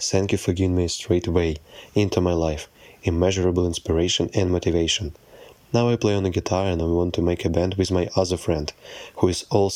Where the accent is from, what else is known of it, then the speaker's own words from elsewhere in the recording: Ukraine; from Ukraine. I'm 16 years old